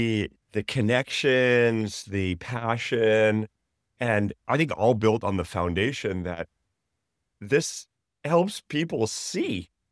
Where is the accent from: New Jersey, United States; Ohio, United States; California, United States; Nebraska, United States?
California, United States; Del Mar; now in Solana Beach, United States; So anyhow, I grew up in Del Mar, and I had a friend who was in the eyeglass business.